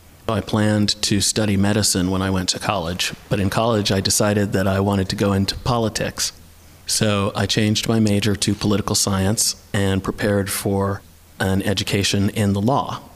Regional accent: O'Hara Township, Pennsylvania, United States; I was born on June 13th, 1968. I grew up in O'Hara Township, which is in the northern suburbs, and I attended Shadyside Academy from kindergarten through 12th grade. I was one of the few, and sometimes the only, black kid in my class

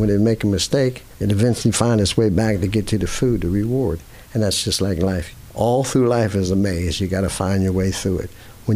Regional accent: McKeesport, Pennsylvania, United States; born there; And I was born around here in McKeesport, and when steel mills were going, and everything was booming.

